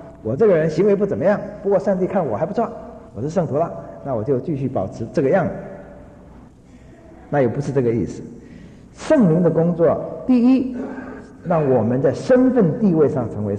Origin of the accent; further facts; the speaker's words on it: China; 像我们中国人概念中的圣人，那就不得了了。